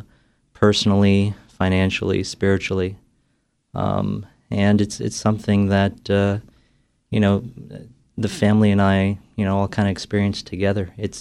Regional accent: New Jersey, United States; Amr actually and I grew up together here in Jersey.

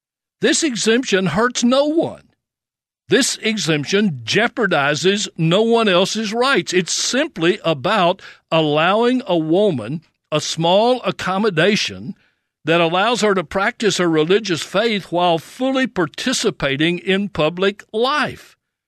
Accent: Louisiana, United States; in places like Indiana, Arkansas, and my home state of Louisiana.

